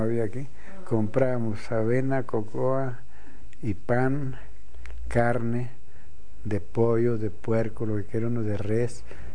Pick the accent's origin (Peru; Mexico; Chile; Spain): Mexico; Guayameo, Guerrero; Era de mi pueblo, de Guayameo.